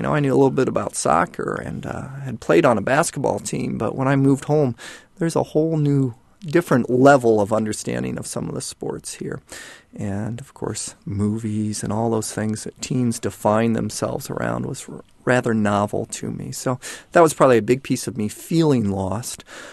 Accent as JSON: {"language": "English", "country": "United States", "also_born_or_lived": "Geneva, Switzerland", "said": "I was a super patriot over there, was very proud of being an American, and realized I didn't know as much about America as most folk. So felt very lost when I first came back."}